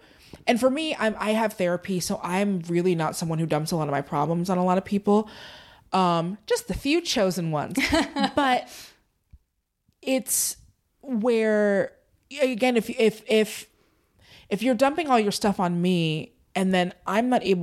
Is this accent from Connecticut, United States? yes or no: no; Tacoma, Washington, United States; born there; Like, that's where I was born in Tacoma. My family is out in that way.